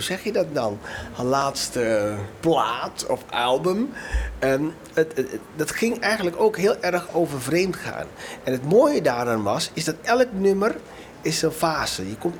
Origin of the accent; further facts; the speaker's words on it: Curaçao; also born or lived in Suriname; En datzelfde onderzoek heb ik gedaan op Curaçao, waar ik vandaan kom, want ik in Suriname ging naar Curaçao.